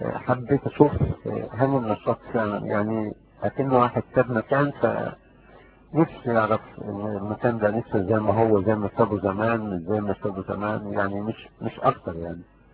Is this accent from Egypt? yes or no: yes; Egypt; moved away; وكمان انا هربان من مصر وكده